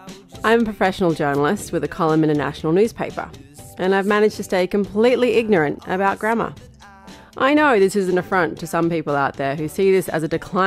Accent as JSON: {"language": "English", "region": "New South Wales", "country": "Australia", "tie": "born or raised there", "said": "in my home state of New South Wales in Australia"}